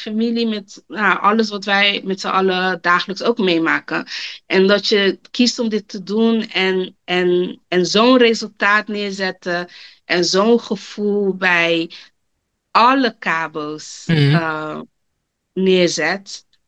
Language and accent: Dutch; Netherlands; born there; wij zijn natuurlijk meeste Cabo's, toch? Weet je, want we zijn in Nederland geboren. Weet je, je voelt je ook heel Nederlands, maar je weet dat je Cabo bent, dus je voelt je heel Cabo.